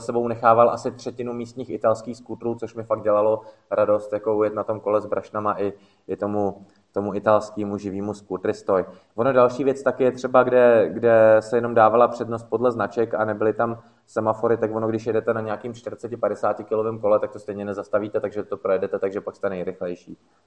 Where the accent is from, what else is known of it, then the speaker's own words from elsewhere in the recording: Náchod, Hradec Králové Region, Czechia; Jelikož jsem z Náchoda, což není až tak daleko od Ratibořice a Babičina údolí